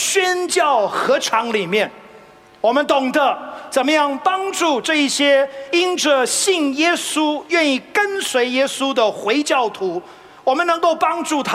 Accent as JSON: {"language": "Chinese", "country": "China", "said": "他们认为我们中国人都一定是佛教徒，一定是佛教徒。因此当我们跟他们分享我们不是佛教徒，我们乃是基督徒"}